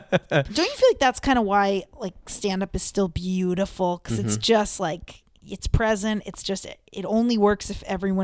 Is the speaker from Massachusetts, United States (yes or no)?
yes; Seekonk, Massachusetts, United States; Yeah, I'm from Seekonk, Mass, but my mom was like born and raised in Cranston, Rhode Island.